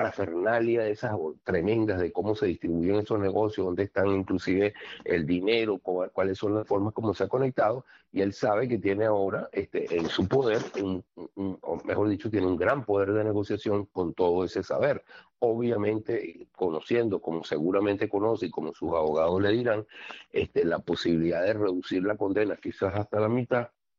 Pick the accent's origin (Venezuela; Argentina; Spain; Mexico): Venezuela; moved away; como el exilado, como el venezolano que desea ver el fin lo antes posible, eso es lo que yo quisiera.